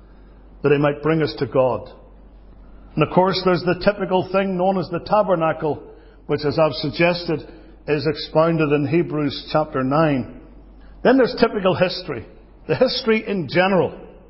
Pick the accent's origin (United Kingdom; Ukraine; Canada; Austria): United Kingdom; now in United States; As a Brit, I'm allowed to talk about it.